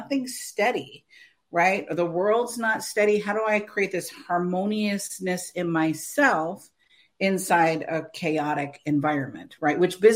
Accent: California, United States; He was a New Yorker, right? I was from California.

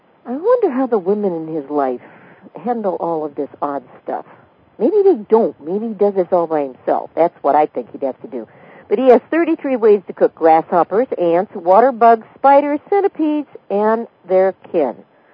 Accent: California, United States; I'm from California originally

